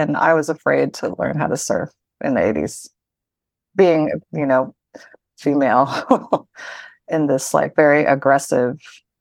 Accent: Salinas, California, United States; I grew up in Salinas, which is also a very heavy Filipino community.

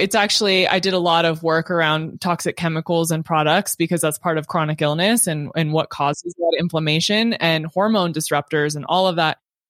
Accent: Temecula, California, United States; also born or lived in Spokane; yeah, I actually only lived in Spokane until I was 3, and then we moved to Southern California. So I grew up in Temecula, which is like 2.5 hours away from USC.

